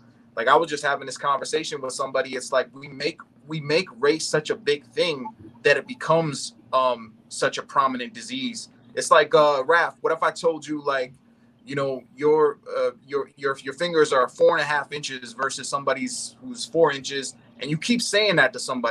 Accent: United States; I was born and raised in America. So, you know, my perspective growing up as a Desi and being surrounded by people that don't look like me at all

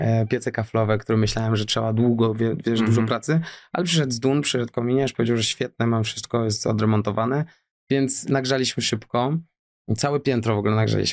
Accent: Warsaw, Masovian Voivodeship, Poland; ale jestem warszawiakiem, więc jest w moim sercu.

